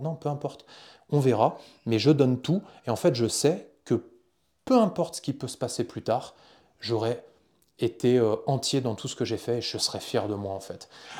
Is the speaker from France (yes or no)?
yes; France; je suis chrétien, je suis catholique